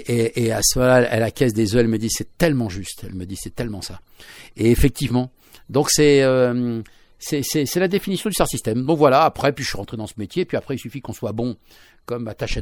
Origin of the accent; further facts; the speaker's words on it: Vernon, Normandy, France; parce que moi j'ai grandi à Vernon, dans l'Eure.